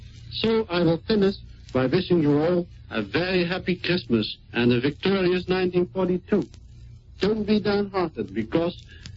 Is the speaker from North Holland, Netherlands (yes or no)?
no; Rotterdam, South Holland, Netherlands; Rotterdam, my hometown, saw many of your country folk coming down the gangway of our big liners, visiting our country to see the bulb fields and so many more interesting sights.